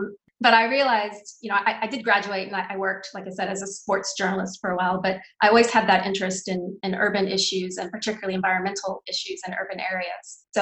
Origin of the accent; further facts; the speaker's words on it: Texas, United States; just being a Texan in general.